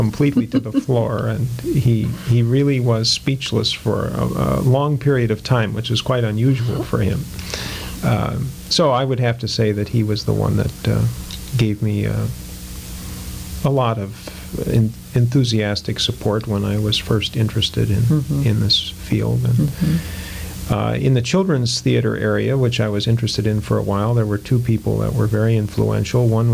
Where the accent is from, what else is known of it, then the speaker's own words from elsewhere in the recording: Chicago, Illinois, United States; Well, I grew up in Chicago, Illinois, and went to school in the Chicago Public Schools.